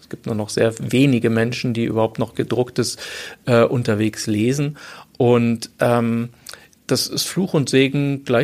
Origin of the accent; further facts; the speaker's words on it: Munich, Bavaria, Germany; also born or lived in Bonn; Ich bin schon in frühen Kindheitsjahren nach Bayern verschleppt worden. Ich bin hier in München zur Schule gegangen und bin dann auch hier, habe hier auch mein Abitur gemacht.